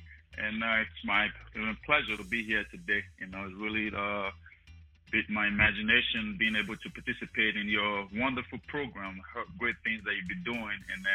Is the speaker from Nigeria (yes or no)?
yes; Nigeria; born there; You know, I was born in Nigeria into a severe adversity